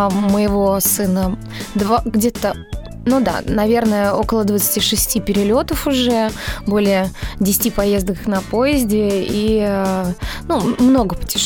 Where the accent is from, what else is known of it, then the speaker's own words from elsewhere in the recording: Moscow, Russia; born there; Родилась в Москве.